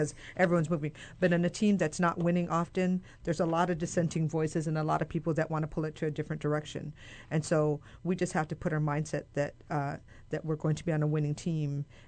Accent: Hawaii, United States; But we grew up in Hawaii, and it's different.

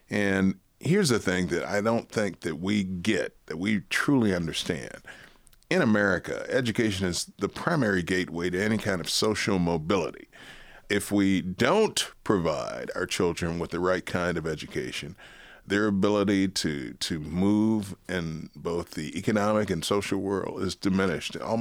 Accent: Detroit, Michigan, United States; So I was born and raised in Detroit, lived on a street called Lawrence between 12th and 14th.

